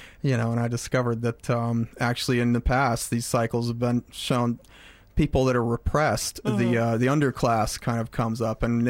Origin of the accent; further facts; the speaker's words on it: California, United States; Well, I got that way growing up in California.